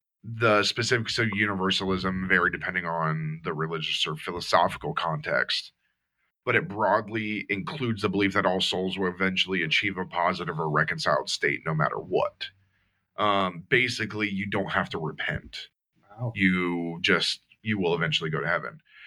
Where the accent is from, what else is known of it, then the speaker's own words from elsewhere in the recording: Florida, United States; I'm from Florida.